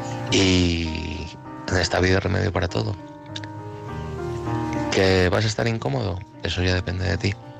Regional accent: Madrid, Community of Madrid, Spain; de Madrid. Seguimos por aquí.

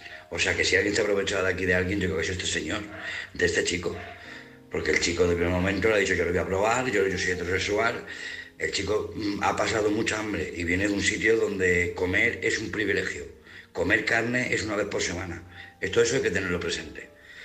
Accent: Balearic Islands, Spain; now in Thailand; de Mallorca, corresponsal en Tailandia.

